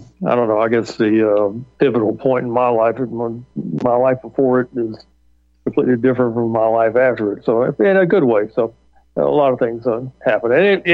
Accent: Nashville, Tennessee, United States; I'm a lifelong Tennessean. I'm 69 now. My backgrounds: I grew up in Nashville, went to Vanderbilt University

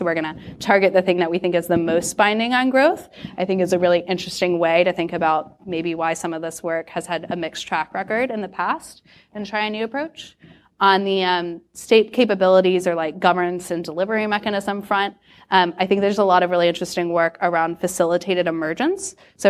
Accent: United States; especially given my nationality as an American

